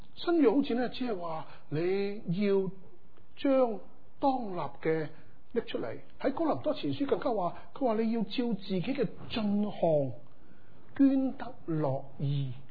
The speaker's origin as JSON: {"language": "Chinese", "country": "China", "said": "我是中国人，我是男人。"}